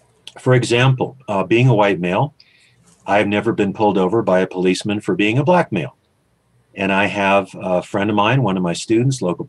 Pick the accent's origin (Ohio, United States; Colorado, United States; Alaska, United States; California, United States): Alaska, United States; Anchorage; I was brought up in Anchorage, Alaska. Yeah. When I was brought up, I was around a lot of Native Alaskans.